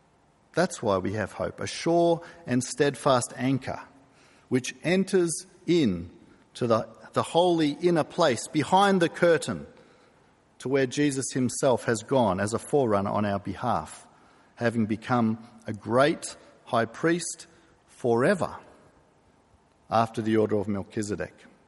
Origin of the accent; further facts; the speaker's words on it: Hong Kong; I grew up in Hong Kong, and one of my favourite memories as a child was playing trump cards.